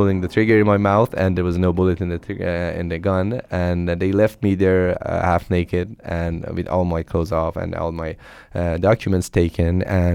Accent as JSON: {"language": "English", "country": "Iran", "tie": "born or raised there", "said": "My first musical memories actually go back to the 80s when I was growing up in Iran."}